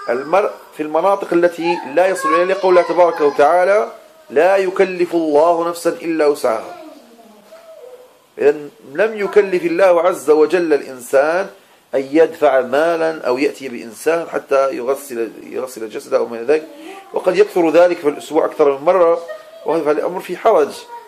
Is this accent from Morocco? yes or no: yes; Marrakesh, Marrakesh-Safi, Morocco; عندما أكون في مدينتي مراكش أتحرج من لبس العمامة